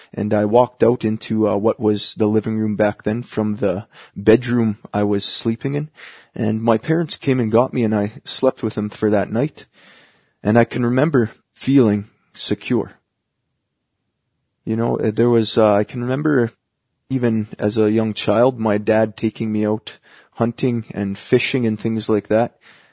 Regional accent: Kikino, Alberta, Canada; I'm from Kikino, Alberta. It's a Métis settlement about 40 kilometers south of Lac La Biche.

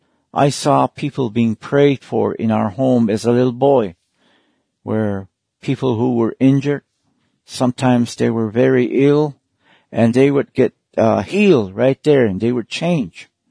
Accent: San Carlos Apache Reservation, Arizona, United States; I was born and raised on the San Carlos Apache Reservation. Brought up by my family, my mother and my dad were together and they spent time sharing with me about our traditional ways on the reservation.

